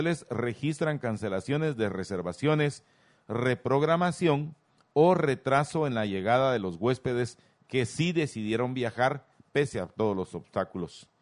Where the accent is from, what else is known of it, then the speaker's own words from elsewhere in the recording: Guatemala; al final somos todos los guatemaltecos los que perdemos, ¿verdad?